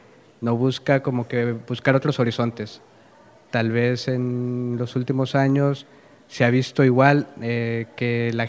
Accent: Huejutla de Reyes, Hidalgo, Mexico; now in Osorno, Chile; yo vengo de Huejutla de Reyes, Hidalgo.

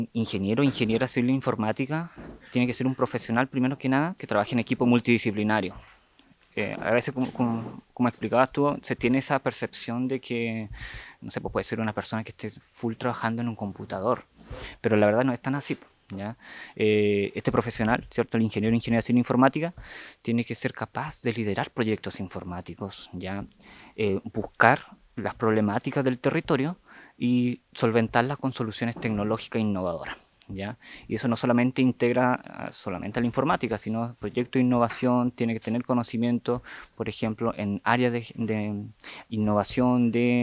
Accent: Chonchi, Los Lagos, Chile; Yo a los 19 años salí de la isla, ya soy nacido y criado en Chonchi, y estudié en la Casa Central, en Osorno.

